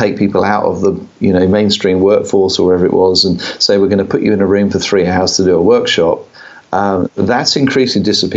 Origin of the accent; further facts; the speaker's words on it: United Kingdom; And as a Brit, it's hard sometimes to boast in your own achievements.